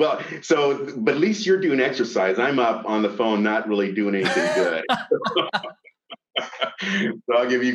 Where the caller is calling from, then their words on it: Bellevue, Washington, United States; I'm from Bellevue, Washington, just on the other side of the lake from Seattle.